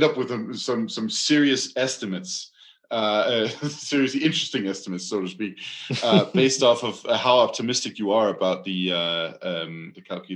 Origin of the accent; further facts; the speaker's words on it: Aarhus, Central Denmark Region, Denmark; just south of my hometown, Aarhus, in Denmark